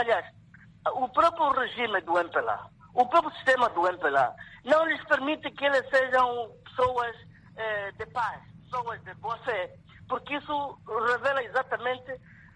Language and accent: Portuguese; Angola; nós somos angolanos, estamos a viver em Angola, nós nascemos na guerra, crescemos na guerra, estamos a nos desenvolver na guerra